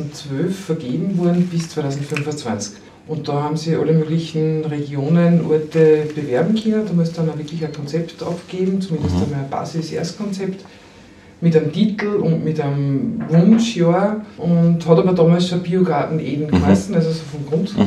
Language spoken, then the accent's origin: German; Upper Austria, Austria; also born or lived in Vienna; Also ich bin eine gebürtige Mühlviertlerin, war aber lang in Wien und bin wieder ins Mühlviertel zurückgekehrt